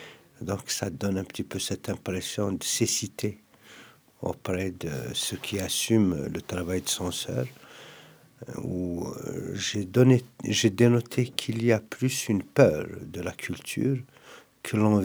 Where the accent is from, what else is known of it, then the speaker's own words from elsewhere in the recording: Kabylie, Algeria; Je suis kabyle. Je suis kabyle.